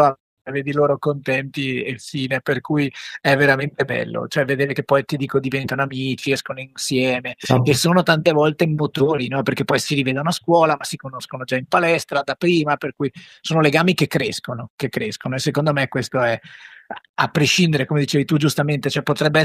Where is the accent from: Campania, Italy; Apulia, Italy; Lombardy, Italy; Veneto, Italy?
Veneto, Italy; Venice; da veneziano vedo il parallelismo con le piccole isole della Laguna di Venezia